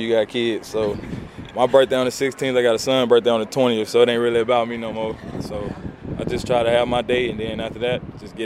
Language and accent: English; Pensacola, Florida, United States; I mean, I'm from Pensacola, so we by the water.